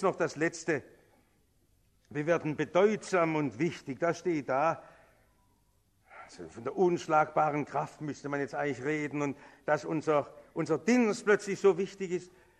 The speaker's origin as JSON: {"language": "German", "country": "Germany", "said": "Ich kann nicht darüber reden, weil wir als Deutsche große Schuld an der Synagoge haben."}